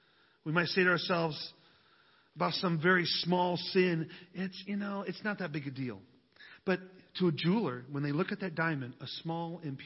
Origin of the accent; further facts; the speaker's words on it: West Virginia, United States; I'm from West Virginia. My family's from West Virginia, so we know about coal.